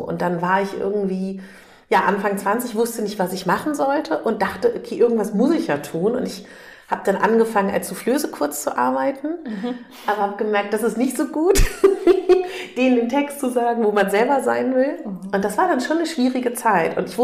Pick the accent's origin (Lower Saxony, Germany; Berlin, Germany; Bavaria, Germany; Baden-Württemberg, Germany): Berlin, Germany; ich komme aus Berlin.